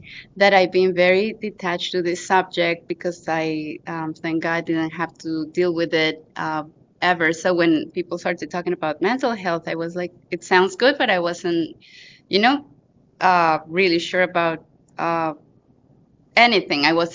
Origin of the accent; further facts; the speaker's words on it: Colombia; I'm from Colombia